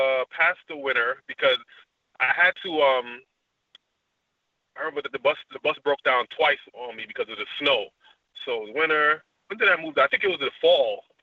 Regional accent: Brooklyn, New York, United States; Yeah, I grew up in Brooklyn, New York. Yeah, it's not a gimmick. I was born and raised Flatbush.

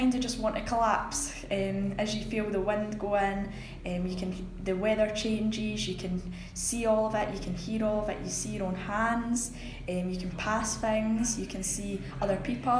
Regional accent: Dunfermline, Scotland, United Kingdom; I'm 16. I'm from Dunfermline Town, and I'm doing a Level 5 Engineering Practice course at Rosyth Campus, the Fife College.

